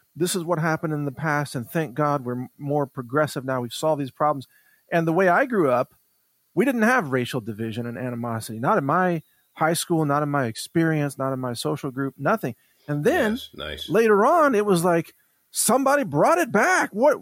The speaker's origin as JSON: {"language": "English", "region": "Midwest", "country": "United States", "tie": "born or raised there", "said": "when I grew up in the Midwest, and when I went to grade school and then high school, I played sports"}